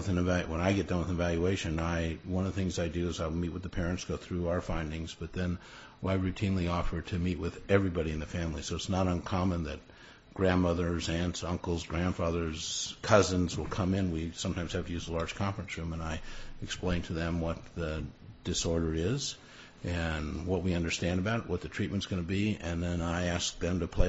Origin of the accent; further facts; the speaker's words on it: Louisiana, United States; I'm from Louisiana, so occasionally go back home and help out there.